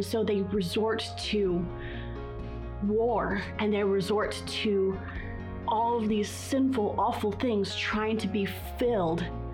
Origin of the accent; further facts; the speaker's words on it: Uganda; I grew up in Uganda, East Africa. I am a missionary kid